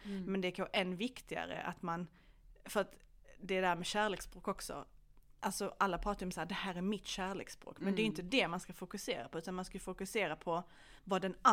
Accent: Bosnia & Herzegovina; now in Sweden; och det kan vi säkert vittna om som liksom bosnier eller från Balkan, man pratar inte om sånt här hemma med sin, det är inte som att, alltså, nej, jag menar, jag är 34 år

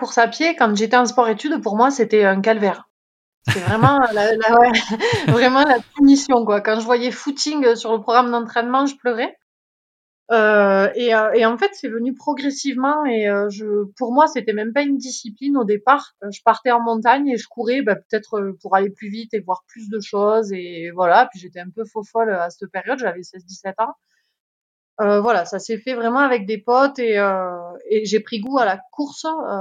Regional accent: Font-Romeu, Occitanie, France; j'ai 37 ans, je suis originaire des Pyrénées-Orientales, Font-Romeu plus précisément.

